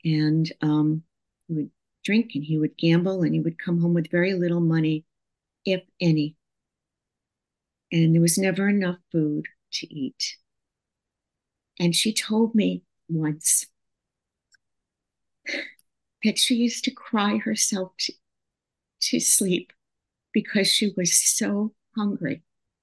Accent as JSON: {"language": "English", "town": "Peabody", "region": "Massachusetts", "country": "United States", "tie": "born or raised there", "said": "And when they came to where I grew up in Peabody, Massachusetts, they were so grateful to be alive."}